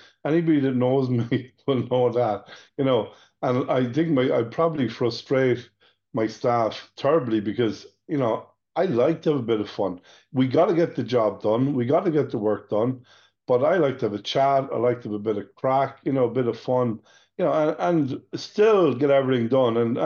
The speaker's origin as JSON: {"language": "English", "town": "Sligo", "region": "Connacht", "country": "Ireland", "tie": "born or raised there", "said": "So I was born in Sligo, the youngest of 10 children, and very happy childhood, you know, went to Summerhill College."}